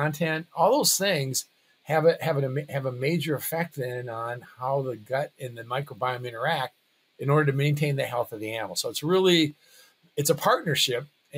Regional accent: South Dakota, United States; I'm originally from South Dakota and grew up 100 miles north of Brookings, and then actually came here to do my pre-vet

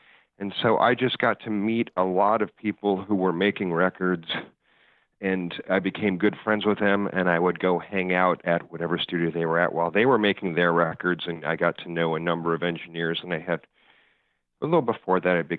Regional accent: Chicago, Illinois, United States; I grew up in Chicago, when I'd gotten out of high school, I tried to get an internship, a summer internship at any of the recording studios there.

